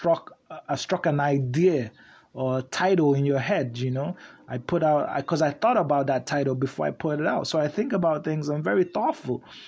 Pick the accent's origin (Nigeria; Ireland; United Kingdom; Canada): Nigeria; moved away as an adult; now in United States; I grew up in Nigeria and came here when I was like 23.